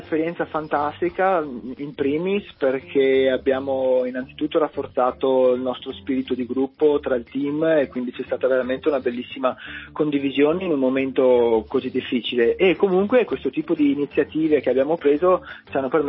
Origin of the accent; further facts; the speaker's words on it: Veneto, Italy; now in United States; io sai, essendo veneto, radicchio di Treviso, radicchio di Castelfranco, radicchio di Chioggia